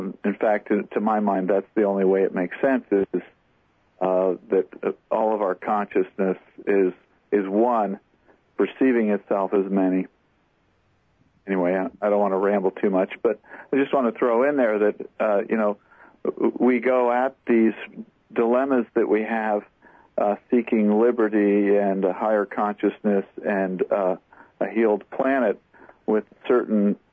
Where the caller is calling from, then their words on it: Dallas, Texas, United States; I'm calling from Dallas.